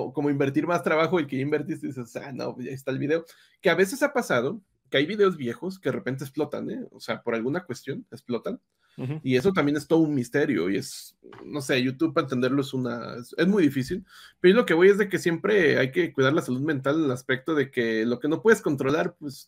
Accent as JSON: {"language": "Spanish", "region": "Jalisco", "country": "Mexico", "said": "No soy español, soy mexicano y a veces me preguntan que si soy del norte de México. No, soy de Jalisco"}